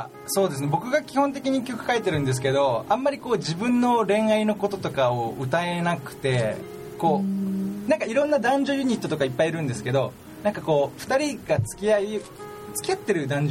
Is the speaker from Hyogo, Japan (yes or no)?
no; Takanabe, Miyazaki, Japan; 宮崎の高鍋町っていう県内で一番ちっちゃな町ですね。